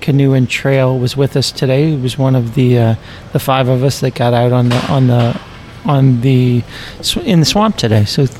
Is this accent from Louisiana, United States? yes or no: yes; Louisiana, United States; and I grew up in Louisiana